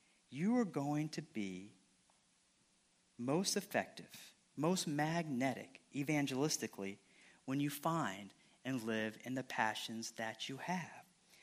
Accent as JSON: {"language": "English", "town": "Rantoul", "region": "Illinois", "country": "United States", "said": "I'm from Rantoul, Illinois, as a group of friends from Rantoul."}